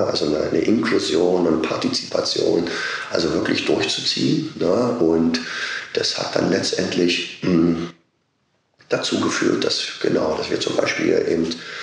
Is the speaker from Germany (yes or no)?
yes; eastern Germany, Germany; ich komme aus Ostdeutschland